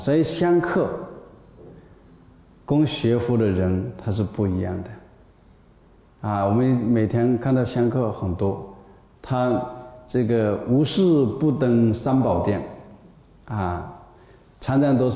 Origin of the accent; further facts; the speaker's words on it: China; 我们作为中国人啊，要感觉到很骄傲、 很自豪